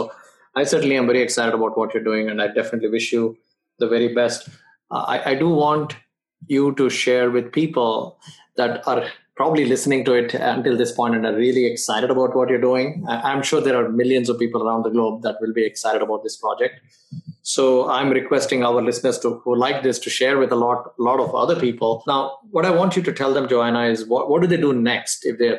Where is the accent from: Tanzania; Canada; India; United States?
India; I'm from India, I grew up there.